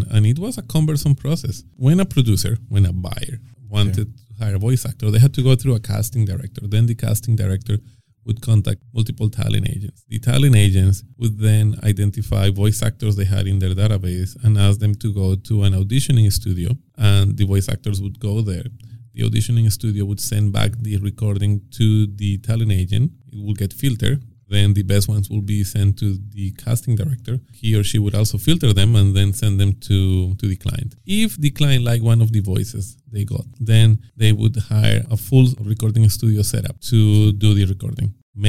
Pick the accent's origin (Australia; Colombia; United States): Colombia; And we are from Colombia, my wife and I, so she was doing voiceovers in Spanish primarily back then.